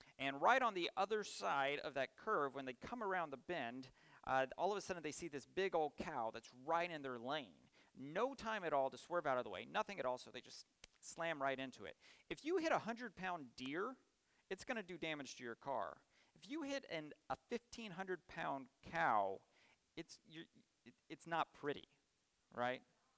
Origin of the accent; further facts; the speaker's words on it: Texas, United States; I'm from Texas. Try saying Waxahachie when you see it.